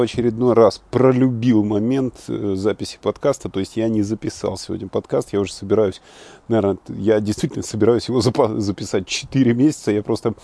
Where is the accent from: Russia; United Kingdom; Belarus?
United Kingdom; London; из Лондона.